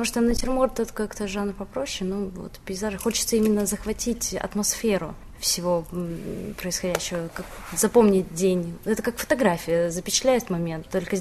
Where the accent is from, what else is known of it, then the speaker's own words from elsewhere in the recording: Far East, Russia; now in China; Ну, меня давно интересовала культура Китая, еще со школы, так как я с Дальнего Востока, Китай очень близок к нам, поэтому с детства интересуюсь историей, культурой.